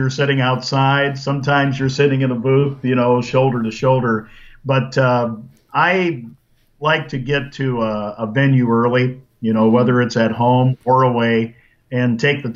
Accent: Yankton, South Dakota, United States; You know, growing up in Yankton, South Dakota, always very comfortable with my surroundings.

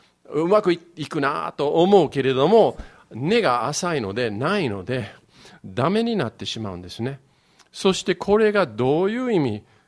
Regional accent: Yokohama, Kanagawa, Japan; 僕の育ちは横浜なのであんまり派手なキリスト教なかったんですね。

